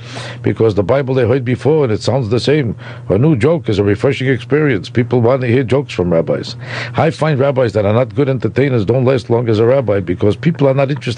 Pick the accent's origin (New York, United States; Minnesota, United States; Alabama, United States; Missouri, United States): New York, United States; Yeah, a very heavy Jewish neighborhood on the Lower East Side of New York.